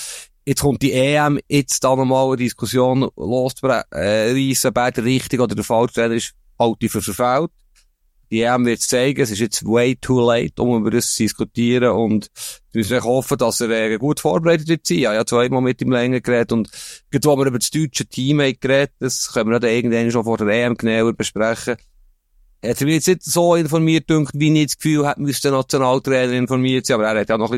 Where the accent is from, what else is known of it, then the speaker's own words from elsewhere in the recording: Bern, Switzerland; Ja, also, ich bin ja Berner